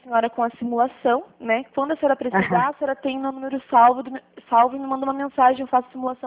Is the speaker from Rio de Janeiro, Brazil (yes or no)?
no; Guarapuava, Paraná, Brazil; Não, sou de Guarapuava, sim.